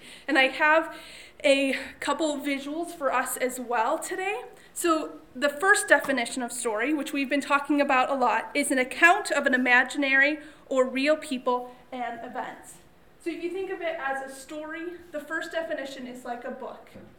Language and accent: English; Chicago, Illinois, United States; we're from the Chicagoland area. There are loads of super tall buildings in Chicago that we call them skyscrapers because they go up that high.